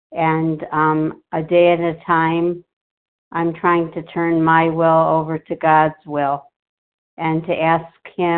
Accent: Cleveland, Ohio, United States; I'm from Cleveland, Ohio.

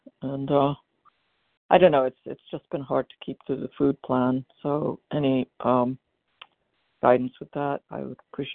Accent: New York City, New York, United States; from Brooklyn, New York.

